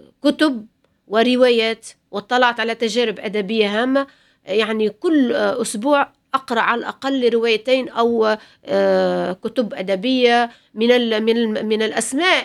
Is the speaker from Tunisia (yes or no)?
yes; Medenine, Tunisia; أنا تربيت في الجنوب التونسي تحديدا ولاية مدنين، وطرق الشعر بابي منذ كنت يافعة